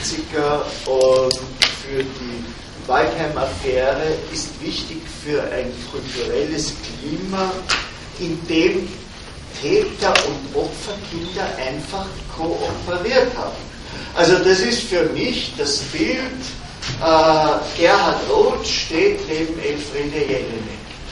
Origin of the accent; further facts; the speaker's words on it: Austria; Ich bin ein typischer Österreicher.